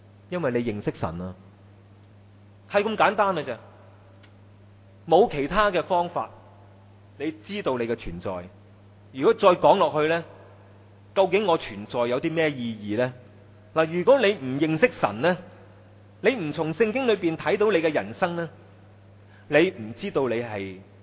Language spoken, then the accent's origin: Cantonese; China; 我們中國人最喜歡的富貴。